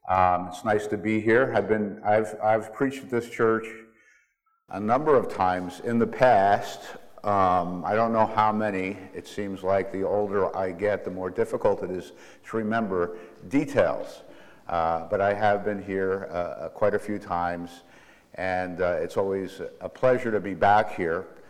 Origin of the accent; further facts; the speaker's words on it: New York City, New York, United States; moved away as an adult; now in Minnesota, United States; I live in Minnesota because I went to drug it out. I'm from New York City, probably have a bit of an accent left.